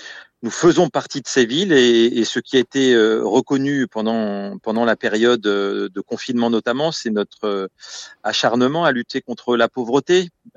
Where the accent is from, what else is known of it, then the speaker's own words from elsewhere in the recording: Grigny, Île-de-France, France; je suis un enfant du quartier de la Grande Borne, fier de l'être, fier d'avoir grandi dans cette cité